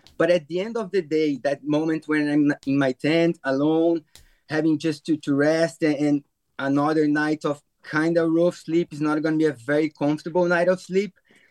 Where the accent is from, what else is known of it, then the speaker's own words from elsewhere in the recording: Brazil; English is a second language; moved away as an adult; now in Ireland; I'm originally from Brazil. I'm in Ireland since 2008.